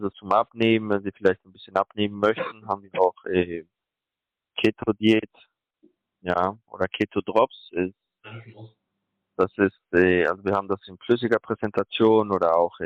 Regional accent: Colombia; now in Hamburg, Germany; Also, ich bin Kolumbianer.

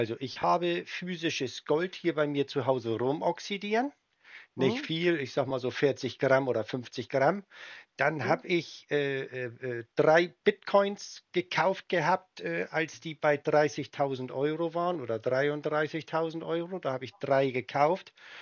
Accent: Hamburg, Germany; Wissen Sie, ich bin ja ein Hamburger

